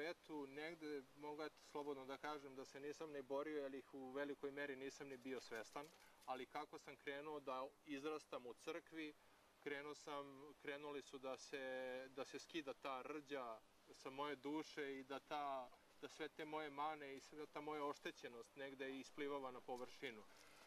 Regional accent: Belgrade, Serbia; Moje odrastanje i rođenje zapravo je bilo u Beogradu i prve tri decenije svog života sam proveo u tom gradu

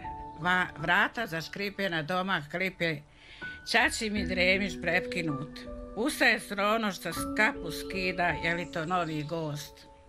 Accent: Kotor Varoš, Republika Srpska, Bosnia & Herzegovina; born there; Jer ja sam rođena na Kotorvaroškoj opštini. Čak sam prvi razred gimnazije i istureno odjeljenje bilo u Kotorvarošu

